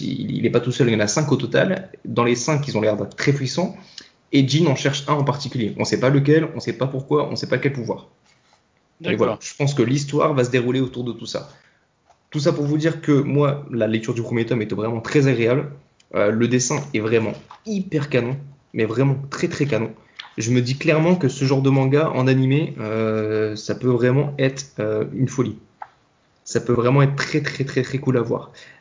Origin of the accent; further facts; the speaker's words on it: Hauts-de-France, France; accent: northern French; Alors que tu vois, mon accent du nord est quand même bien plus plaisant.